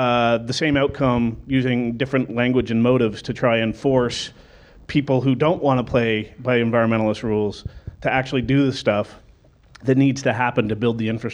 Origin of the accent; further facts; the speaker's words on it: Calgary, Alberta, Canada; I'm a journalist from Calgary, Alberta, the wonderful booming oil capital of Canada, corporate oil capital of Canada.